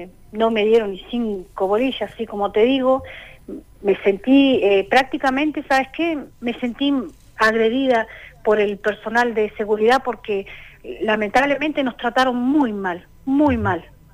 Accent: Cinco Saltos, Río Negro, Argentina; yo soy de acá de Cinco Saltos.

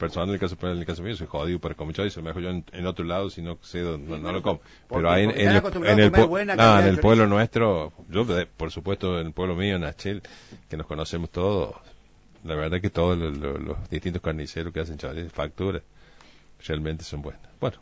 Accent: Argentina; soy argentino a muerte.

